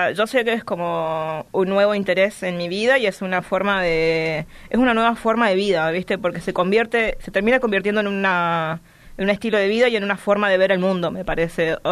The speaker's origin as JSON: {"language": "Spanish", "region": "Chaco", "country": "Argentina", "said": "como buena chaqueña que soy, están todas las mancias muy metidas desde mi infancia"}